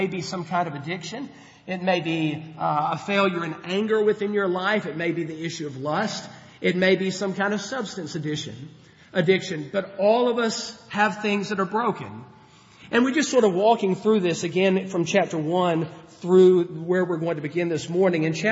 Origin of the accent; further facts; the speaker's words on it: Mississippi, United States; one of the preachers when I was growing up in my congregation that I grew up in Mississippi.